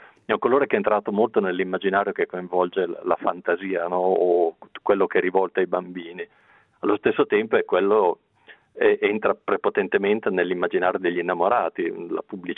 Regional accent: Emilia-Romagna, Italy; io da Emiliano è un colore che ho nell'anima, ovviamente, perché rossa è stata questa regione

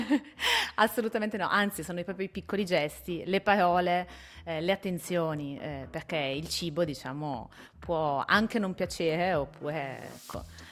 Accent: Brescia, Lombardy, Italy; io sono bresciana, però è anche vero che sono mezza bresciana, mezza tedesca. Quindi mia madre è tedesca

